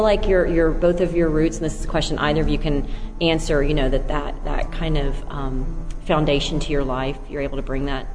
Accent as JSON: {"language": "English", "region": "Tennessee", "country": "United States", "tie": "born or raised there", "said": "because I grew up in East Tennessee in a very rural, southern religious upbringing, too."}